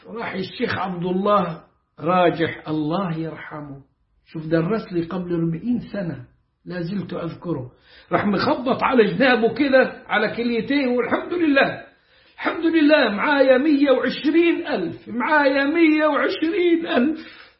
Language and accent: Arabic; Upper Egypt, Egypt; accent: Upper Egyptian; لهجة عندنا في الصعيد المصري